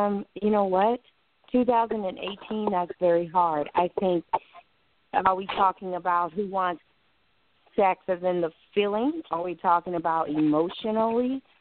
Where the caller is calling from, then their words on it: New Albany, Mississippi, United States; I'm calling from New Albany, Mississippi.